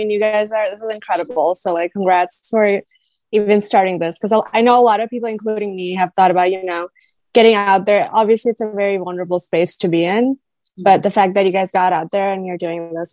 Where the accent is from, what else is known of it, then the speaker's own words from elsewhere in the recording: Naperville, Illinois, United States; So, I mean, growing up in Naperville, all of us, I think we have seen enough.